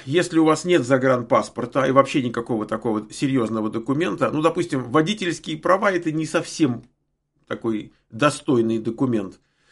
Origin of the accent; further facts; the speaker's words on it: Moscow, Russia; born there; Я вообще-то в Москве родился